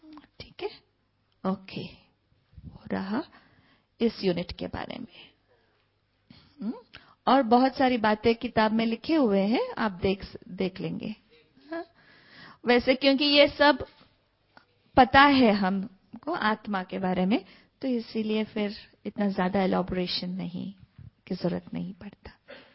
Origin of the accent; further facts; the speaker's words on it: Bengaluru, Karnataka, India; लेकिन शारीरिक रूप से बैंगलोर से हूँ, और वहाँ पढ़ाई पूरा करके